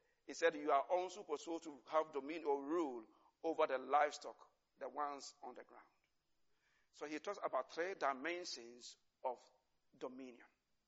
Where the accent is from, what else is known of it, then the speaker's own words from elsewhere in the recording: Ghana; even though I'm a Ghanaian.